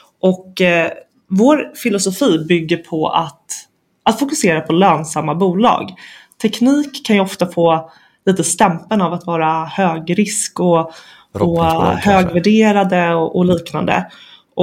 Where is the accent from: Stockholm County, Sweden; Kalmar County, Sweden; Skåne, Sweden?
Stockholm County, Sweden; Stockholm; jag är en tjej från Stockholm och jag har pluggat finans på Handelshögskolan här i Stockholm.